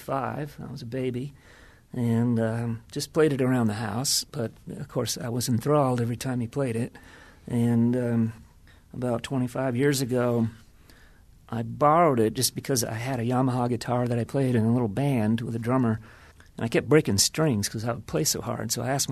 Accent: Maine, United States; So, yeah, I've always maybe growing up in Maine with rooting for the Red Sox, I've always had a thing for the underdog.

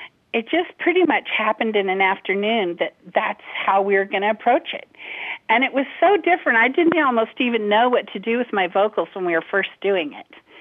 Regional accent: Fresno, California, United States; about the highway between my hometown, basically, of Fresno, California, and Sacramento.

